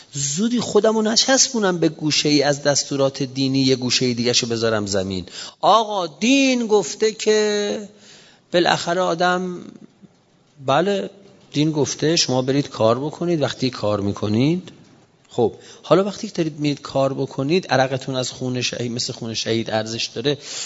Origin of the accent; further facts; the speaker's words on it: Iran; من به عنوان یک ایرانی، یک نفر از آحاد این ملت ایران،